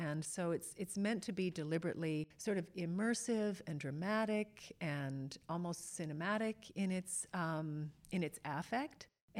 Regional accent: Canada; remembering growing up in Canada and seeing, not infrequently, the aurora borealis

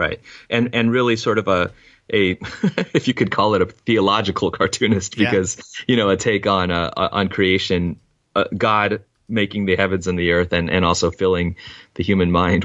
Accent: California, United States; I can say as a Californian, in very absurdist terms.

